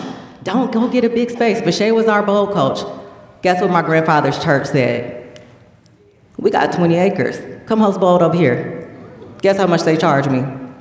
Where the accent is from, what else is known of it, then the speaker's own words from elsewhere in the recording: Atlanta, Georgia, United States; Growing up in Atlanta, I tell everybody, my granddad, I grew up with millionaire parents, grandparents, both ministers.